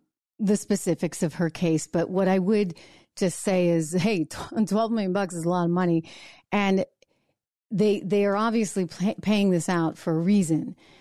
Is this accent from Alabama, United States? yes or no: no; New Hampshire, United States; comes from General John Stark, out of New Hampshire, my home state.